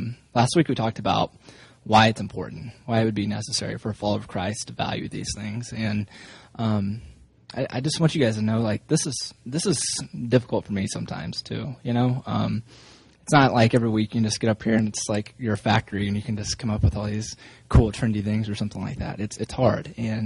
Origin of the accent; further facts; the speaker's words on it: Oklahoma, United States; I mean, I grew up in Oklahoma, and, you know, which is close to Texas